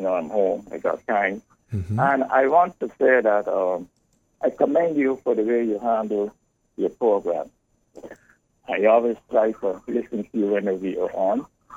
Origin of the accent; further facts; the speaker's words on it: Barbados; now in New York, United States; I say, I'm from Barbados.